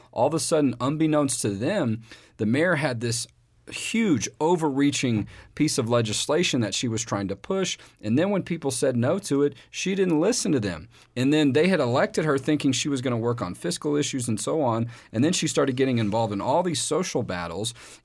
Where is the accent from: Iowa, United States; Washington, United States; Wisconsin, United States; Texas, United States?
Texas, United States; Houston; the area where I grew up in Southeast Houston, very proud area, an area where a lot of focus is on family.